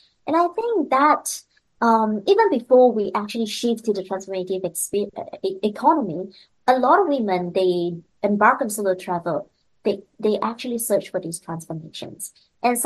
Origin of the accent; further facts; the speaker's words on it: Malaysia; English is a second language; So I was originally from Malaysia, which is a Muslim country. I'm a Malaysian Chinese